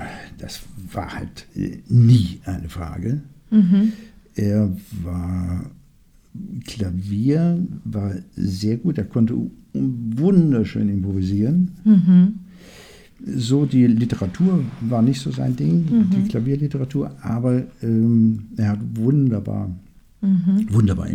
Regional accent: Oberndorf am Neckar, Baden-Württemberg, Germany; In Schwaben. Tiefes Schwabenland.

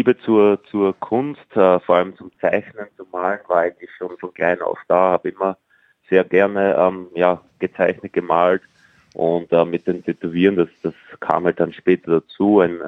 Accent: Austria; ich bin groß geworden in einem sehr, sehr flachen Bundesland in Österreich. Wenig bis gar keine Berge. Viel Wein, sehr, sehr große Weingegend.

